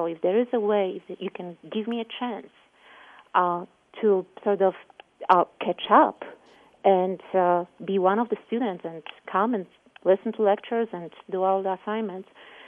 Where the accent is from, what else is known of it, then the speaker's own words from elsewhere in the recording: Poland; English is a second language; Well, I was born and raised in Poland, so I apologize for the accent if you hear any.